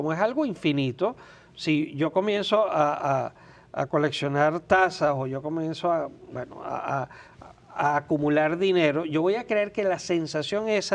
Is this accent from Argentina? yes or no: no; Venezuela; born there; en el país donde yo nací, en Venezuela